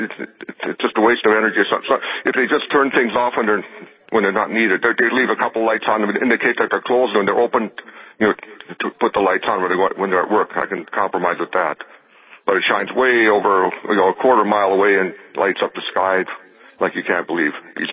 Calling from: Glen Ullin, North Dakota, United States; I'm calling from Glen Ullin.

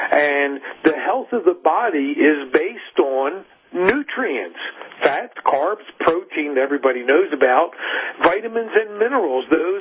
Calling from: New Mexico, United States; Actually, I'm not in Texas. I'm actually in New Mexico, but staying in touch with the family in Texas.

